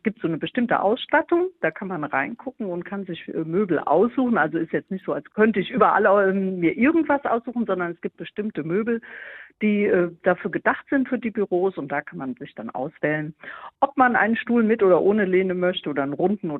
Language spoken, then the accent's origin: German; Hilchenbach, North Rhine-Westphalia, Germany; Insbesondere lag mir erstmal Hilschenbach am Herzen, meine Heimat sozusagen, meine Herkunft.